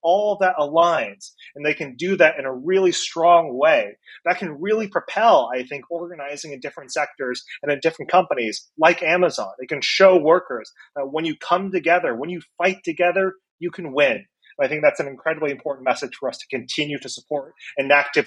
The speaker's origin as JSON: {"language": "English", "region": "Iowa", "country": "United States", "tie": "born or raised there", "said": "I myself flew back to my hometown in Iowa to connect with John Deere workers who are on strike"}